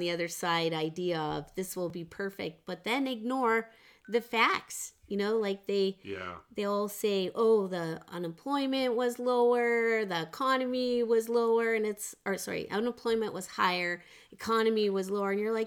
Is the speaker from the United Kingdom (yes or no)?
no; Canada; It's like, not that I'm ashamed of being Canadian, but I don't want to get into a political debate.